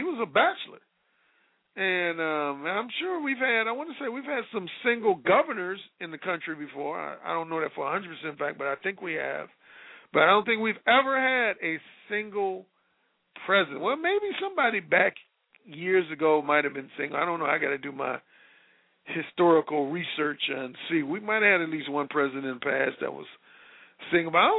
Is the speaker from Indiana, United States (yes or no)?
yes; Gary, Indiana, United States; Like my hometown, Gary, Indiana, we had a single mayor for years.